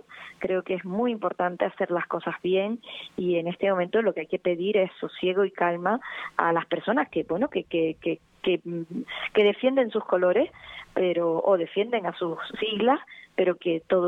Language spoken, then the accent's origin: Spanish; Santa Cruz de Tenerife, Canary Islands, Spain; yo soy chicharrera, he vivido toda mi vida en Santa Cruz de Tenerife